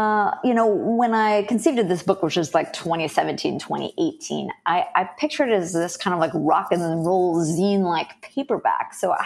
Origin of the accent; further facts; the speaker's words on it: Wisconsin, United States; now in Philadelphia, United States; You know, when I moved to Philadelphia from Wisconsin, I really missed cheese. I mean, it's bizarre, because if I'd stayed in the state of Wisconsin, I'm sure I never would have started a blog coming out of fromage.